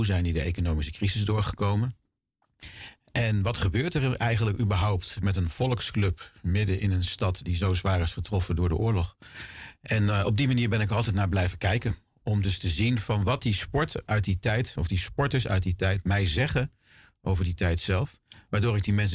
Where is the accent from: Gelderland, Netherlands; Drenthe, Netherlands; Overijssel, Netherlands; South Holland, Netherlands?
Gelderland, Netherlands; Dieren; now in Amsterdam, Netherlands; Maar uit Dieren, dat ligt in Gelderland.